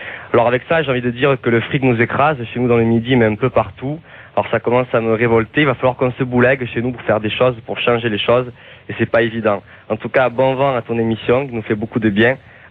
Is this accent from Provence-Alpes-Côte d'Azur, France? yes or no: yes; Tourrettes, Provence-Alpes-Côte d'Azur, France; je suis de Tourette, dans le Haut-Var, un petit village qui est célèbre désormais pour son tout nouveau golf, ultra sécurisé, surveillé par caméra, mirador.